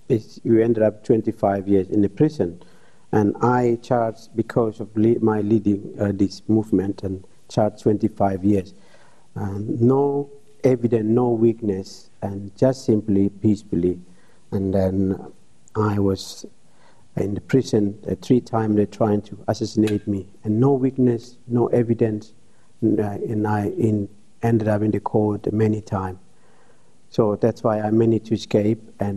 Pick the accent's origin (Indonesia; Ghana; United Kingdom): Indonesia; West Papua; English is a second language; I'm from West Papua. West Papua is western half of the New Guinea, which is north of Australia, 500 kilometers from north of Australia.